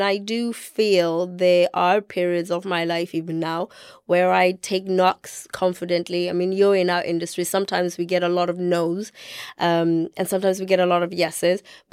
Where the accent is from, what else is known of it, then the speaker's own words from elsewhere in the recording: South Africa; I come from South Africa.